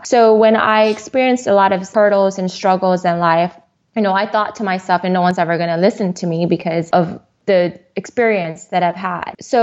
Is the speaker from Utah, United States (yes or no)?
no; Hawaii, United States; I'm from Hawaii. And my background is I'm a little bit of a mutt, like everybody seems like, and from Hawaii. I'm an Asian Hispanic Pacific Islander, so I do have Filipino blood, Spanish blood, Thai, Chinese